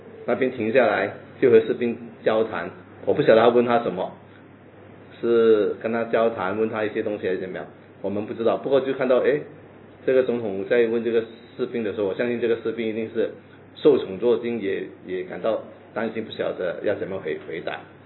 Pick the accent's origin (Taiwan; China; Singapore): Singapore; 我们说我们也是新加坡人